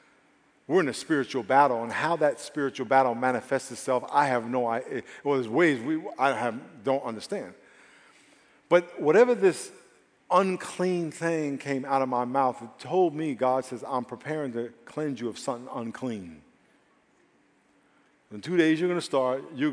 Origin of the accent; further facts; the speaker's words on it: New York, United States; Now, I grew up in New York, and I understand white smoke comes out of your mouth when it's cold. And in New York, we have what we call the hawk.